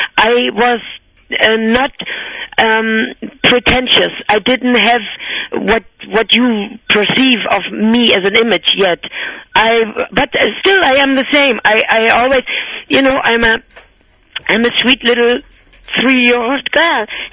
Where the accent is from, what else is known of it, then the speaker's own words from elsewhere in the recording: Berlin, Germany; Now the boys, the big boys, they kind of thought I'm kitsch. I'm from Berlin. I have no clue.